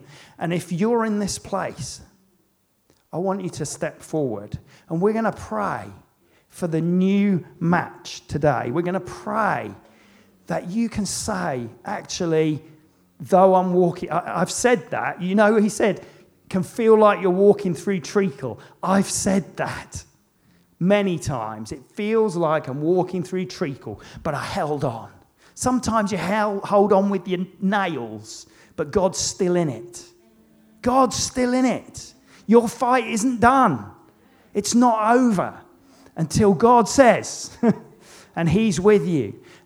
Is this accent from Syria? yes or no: no; United Kingdom; No one's looking at anybody. We're British.